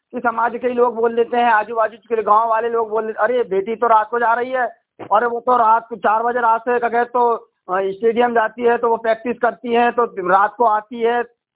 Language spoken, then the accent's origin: Hindi; Umreth, Madhya Pradesh, India; मैं ग्राम पंचायत उमरेठ का महावीर का रहने वाला हूँ